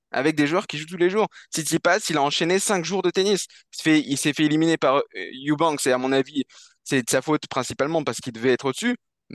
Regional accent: France

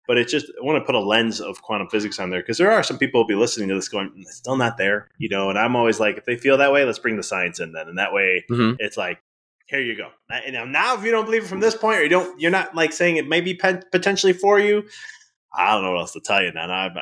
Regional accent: Chicago, Illinois, United States; I'm from Chicago originally. So I'm like, why did I end up in the suburbs of Chicago in a small Italian community, being Italian, being male, having these parents, having these grandparents, great-grandparents, the whole system.

